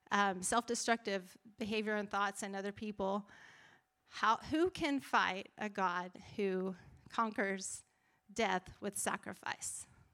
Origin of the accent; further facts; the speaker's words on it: Lubbock, Texas, United States; now in Orange County, United States; Like, I grew up in Lubbock, Texas. But the journey from Lubbock to here isn't what's so significant.